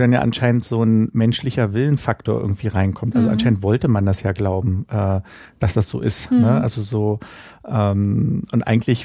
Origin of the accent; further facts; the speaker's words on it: Berlin, Germany; Ich bin ja auf dem Sophienkirchhof groß geworden, in Berlin-Mitte, an der Sophienkirche.